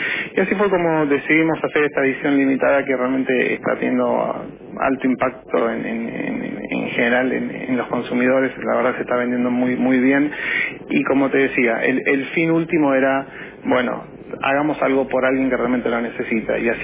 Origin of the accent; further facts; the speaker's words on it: Argentina; primero como argentinos que somos todos